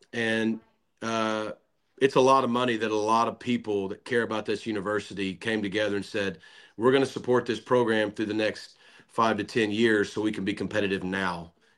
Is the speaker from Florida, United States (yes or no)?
no; Arkansas, United States; now in Dallas, United States; I mean, I'm from Arkansas, 5-6 hours away. So Dallas is a good fit for us.